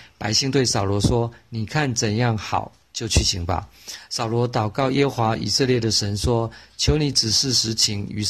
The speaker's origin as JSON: {"language": "Chinese", "country": "Taiwan", "said": "就有点像我们台湾人用的那个宝贝的东西"}